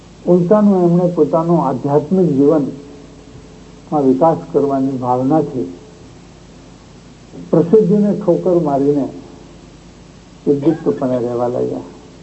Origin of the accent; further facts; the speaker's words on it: Ranpur, Gujarat, India; અમારું મૂળ વતન રાણપુર છે અને રાણપુર પાસે હરમતાળા કરીને ગામ છે અને હડમતિયા પણ કહે છે